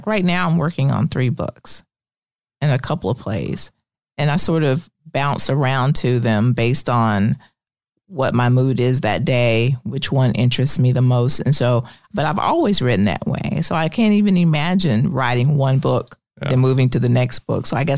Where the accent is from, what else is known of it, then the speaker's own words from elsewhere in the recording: Ayrton, Alabama, United States; Well, I'm originally from a little town in Alabama called Ayrton. Population at the time when I was there was probably about 750 people.